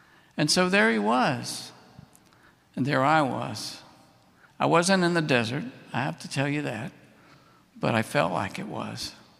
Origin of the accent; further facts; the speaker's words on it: United States; So I got there, and you know, I'm an American, so I got there on time